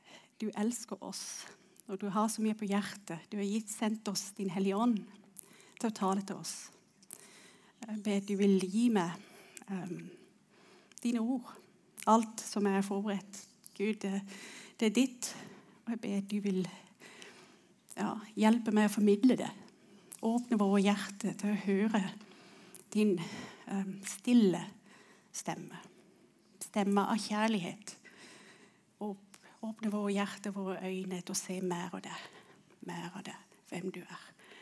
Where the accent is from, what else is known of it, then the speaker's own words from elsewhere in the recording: South Africa; now in Søgne, Norway; For dere som ikke kjenner meg, så kommer jeg fra Sør-Afrika. Født og vokst opp der, har bodd i Norge siden, cirka, hvor lenge har jeg bodd her nå? 10-13 år, noe sånt.